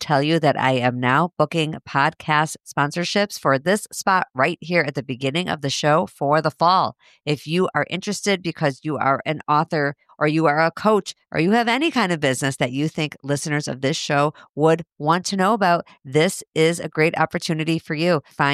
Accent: Highland Park, Illinois, United States; now in Minneapolis, United States; Well, I guess my hometown is Minneapolis now. I've lived in Minneapolis for 25 years. But when I say hometown in that sense, I mean the place I grew up, which was Highland Park, Illinois.

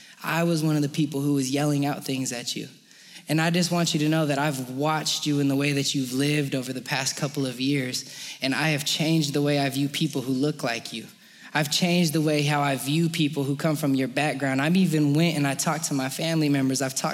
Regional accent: Colorado Springs, Colorado, United States; So I'm from Colorado Springs originally. And I went out to college in the middle of a nowhere town in western Kansas.

